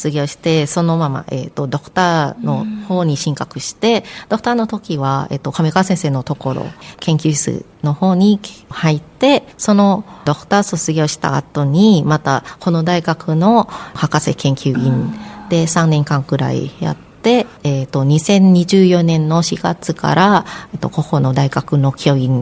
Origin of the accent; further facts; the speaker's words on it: Bangkok, Thailand; Japanese is a second language; now in Japan; 自分がタイの方出身なので、うん、で出身はバンコクの方ですね、